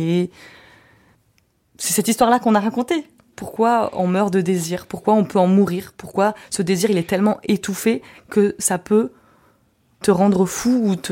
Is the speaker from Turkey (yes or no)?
yes; Turkey; Et même si mon père n'était pas musicien, en tant que turc, t'es obligé d'aller dans les mariages.